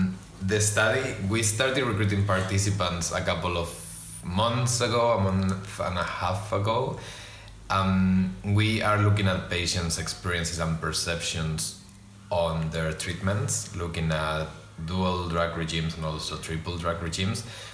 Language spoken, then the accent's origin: English; Spain; moved away as an adult; now in United Kingdom; I am from Spain, but I've been in the UK for 6 years now. I came here to do a PhD at UCL in London